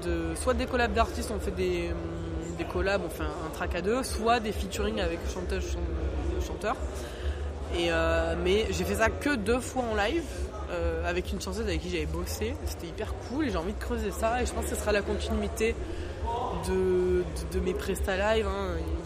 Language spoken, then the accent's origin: French; Marseille, Provence-Alpes-Côte d'Azur, France; now in Paris, France; Ouais, je suis de Marseille, c'est ça. Ouais, je suis basé à Paname, mais je suis de Marseille.